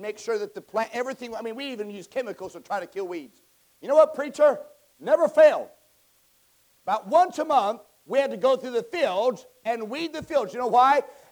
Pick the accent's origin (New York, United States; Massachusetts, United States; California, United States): California, United States; I grew up in California. Don't hold it against me.